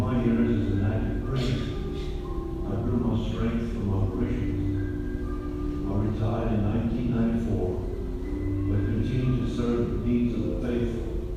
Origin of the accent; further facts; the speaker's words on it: Sicily, Italy; I grew up in Sicilia, and the strong faith of my parents encouraged me to serve the church as a priest.